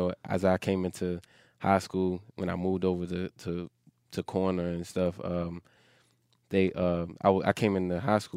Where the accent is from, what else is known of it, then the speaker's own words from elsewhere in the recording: Baltimore, Maryland, United States; Just growing up around Baltimore, and Baltimore don't have a lot of, didn't have a lot of guys, making it, professionally.